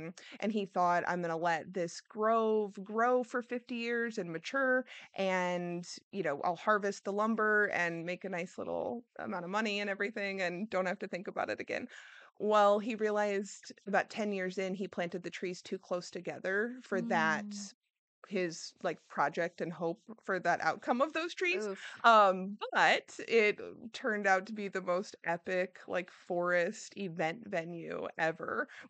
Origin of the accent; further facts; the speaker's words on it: Creve Coeur, Missouri, United States; I grew up in the St. Louis area, kind of in Creve Coeur.